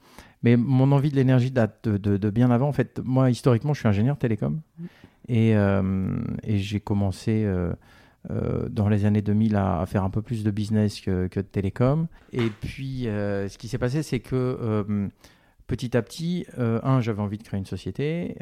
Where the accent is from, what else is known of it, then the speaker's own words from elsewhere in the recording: Aix-en-Provence, Provence-Alpes-Côte d'Azur, France; moved away as an adult; Je suis d'Aix-en-Provence, j'ai un peu moins de 50 ans, non on ne dit pas comme ça, donc j'ai 48